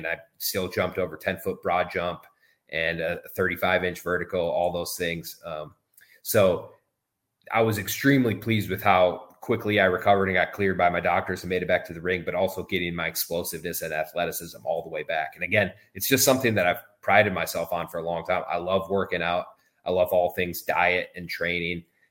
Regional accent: Minnesota, United States; And well, I'm a Timberwolves guy. I'm from Minnesota.

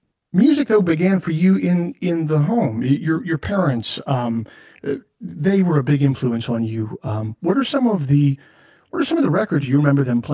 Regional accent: Maryland, United States; I'm from Maryland. I'm from PG County, Maryland.

